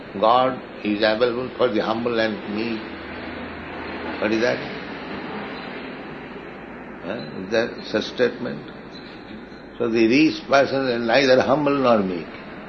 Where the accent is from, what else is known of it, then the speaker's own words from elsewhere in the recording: India; I came from India alone.